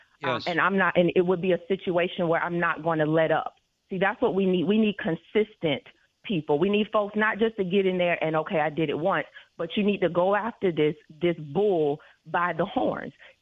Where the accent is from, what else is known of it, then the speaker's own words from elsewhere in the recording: United States; I am an American